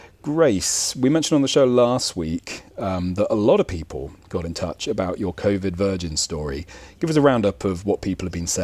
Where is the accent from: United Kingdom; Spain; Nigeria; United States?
United Kingdom; London; now in Montreal, Canada; For those of you not keeping score, I moved to Montreal from London a couple of months ago, and Mark has shared some very welcome, very sage advice.